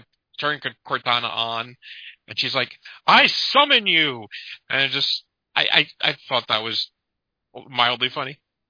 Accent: Ireland; I'm Irish, yeah, that helps.

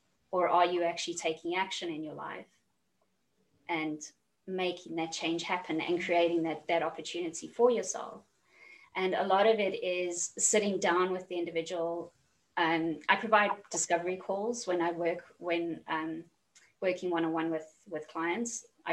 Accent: South Africa; now in London, United Kingdom; I currently live in London. I'm from South Africa

